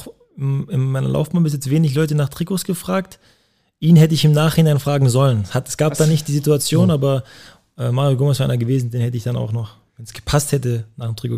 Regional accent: Stuttgart, Baden-Württemberg, Germany; Als Schwabe, als Stuttgarter Junge

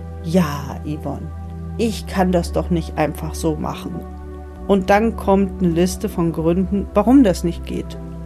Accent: East Germany, Germany; Ich bin in der DDR aufgewachsen. Ich war 12 Jahre, als die Mauer fiel.

